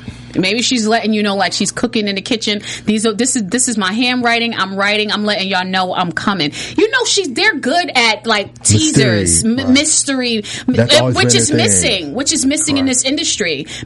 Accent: New York, United States; I'm from New York, so I'm all for

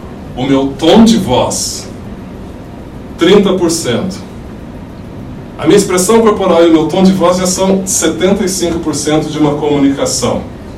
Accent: India; accent: Indian; Portuguese is a second language; porque eu tenho um sotaque indiano, aí eles falam do meu sotaque

